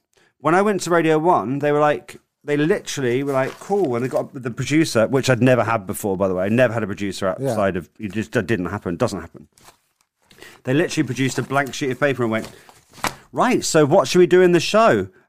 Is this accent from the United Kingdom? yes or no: yes; Southampton, South East England, United Kingdom; So I'm from Southampton. So I did Power FM in Southampton.